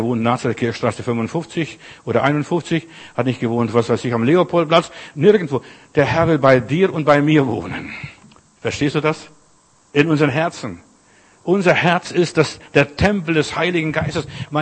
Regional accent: Windenburg, Klaipėda County, Lithuania; Bei uns, wo ich herkomme, Windenburg, das ist am Kurischen Haff

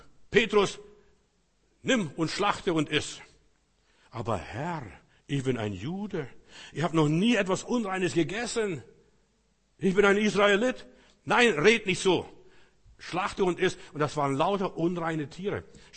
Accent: Germany; Wir sind so eingeschüchtert als Deutsche.

